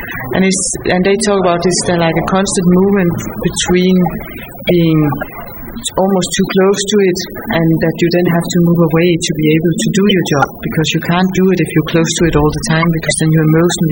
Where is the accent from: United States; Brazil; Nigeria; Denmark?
Denmark; English is a second language; now in Germany; but I have a different story as I'm from Denmark.